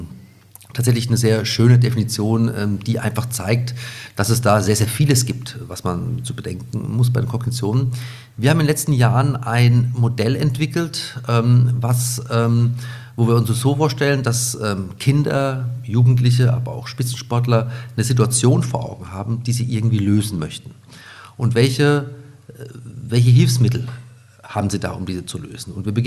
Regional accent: Nuremberg, Bavaria, Germany; born there; Ich bin in Nürnberg geboren und habe dann in Heidelberg Sport und Mathematik auf Lehramt studiert.

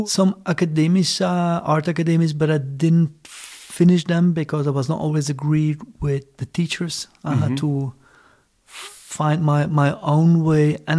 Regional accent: Brussels, Brussels-Capital Region, Belgium; also born or lived in Ghent; So I born in Ghent, and I grew up in more at the countryside, at the coast, and then in Brussels. Mm-hmm. Then we moved to Brussels.

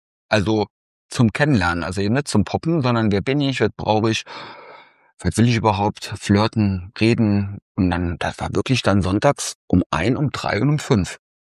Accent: Saarland, Germany; born there; moved away as an adult; now in Cologne, Germany; Ich bin ja gebürtiger Saarländer, Trein- und Seelendorf, französisch-luxemburgische Grenze, also irgendwo wirklich im Nirgendwo. Und dann mit 35 Ehe, sage ich mal, gescheitert und dann nach Köln gekommen

